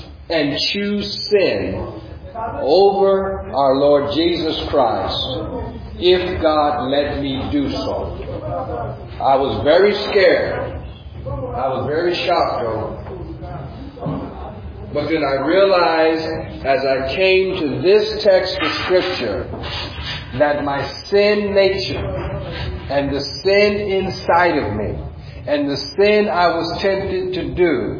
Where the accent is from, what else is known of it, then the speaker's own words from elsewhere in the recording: United States; now in Nigeria; I'm an American with a Swahili name.